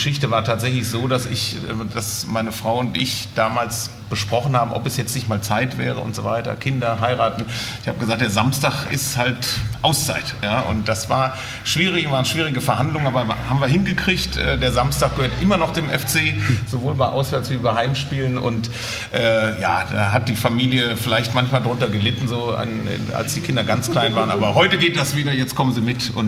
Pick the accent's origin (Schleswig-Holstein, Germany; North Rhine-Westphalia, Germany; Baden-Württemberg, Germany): North Rhine-Westphalia, Germany; Cologne; born there; ich bin eben vor 54 Jahren in der Tat in Longerich zur Welt gekommen, habe dann eben 30 Jahre hier in der Innenstadt gewohnt und die letzten 25 Jahre im Kölner Süden in Rodenkirchen.